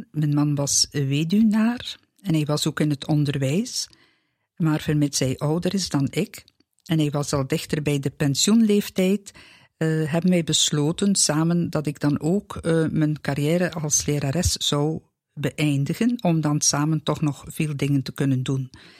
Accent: Sint-Laureins, East Flanders, Belgium; Ik kom van een eindje. Ik kom van Sint-Lorijns. Dat is dicht bij Eeklo. Dat is tussen Gent en Brugge.

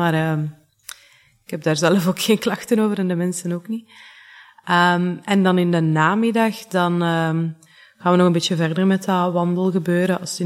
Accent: Scherpenheuvel, Flanders, Belgium; ben 31 jaar en ik ben hier zorgkundige in Keijof. En ik kom van Scherpenheuvel, dus dat is wel een eindje.

